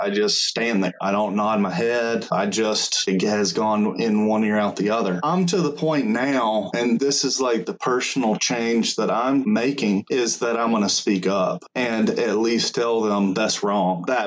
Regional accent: the South, United States; accent: Southern; I've lived in places where there were very few Southern accents. So I've had some comments regarding my Southern accent and my intelligence level in the past.

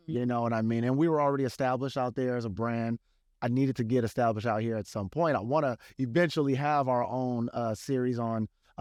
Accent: Sacramento, California, United States; I'm from Sacramento and, you know, just up north in California.

